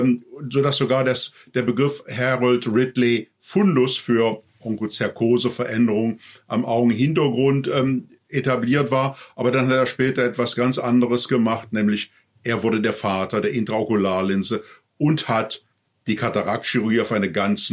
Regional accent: Düsseldorf, North Rhine-Westphalia, Germany; Ich komme aus Düsseldorf ursprünglich

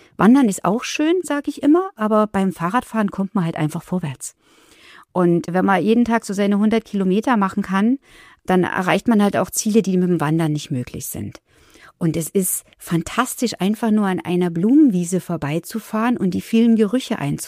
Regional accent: Haibach, Bavaria, Germany; bin 49 Jahre alt und ich komme auch aus Haibach.

